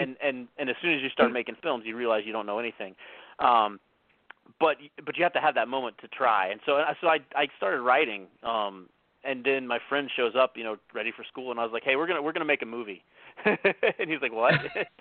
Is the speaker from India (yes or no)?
no; Richmond, Virginia, United States; My friend ended up staying home, and we grew up in Richmond, Virginia, and he ended up staying at home for a few months to like kind of work and make some money before he came to school.